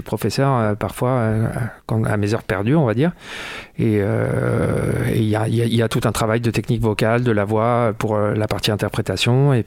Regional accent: Paris, Île-de-France, France; now in Toulouse, France; Ouais, je suis né, j'ai grandi à Paris, mais mes parents se sont rencontrés à Toulouse, donc j'avais déjà des attaches pour cette ville. Et je suis retourné à Toulouse il y a quelques années

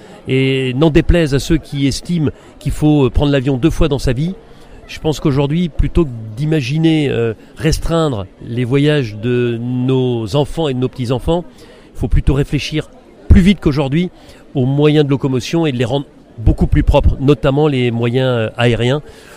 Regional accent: France; Une fois que j'aurais dit que je suis français, la vie est différente

